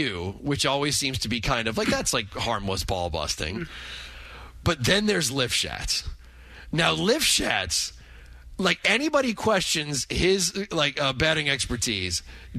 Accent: Boston, Massachusetts, United States; I'm from Boston, so could never be Mike Felger.

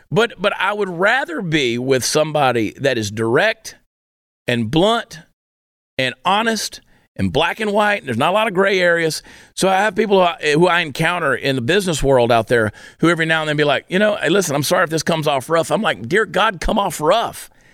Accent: New Jersey, United States; born there; You know, people love to give me a hard time because I was born in New Jersey.

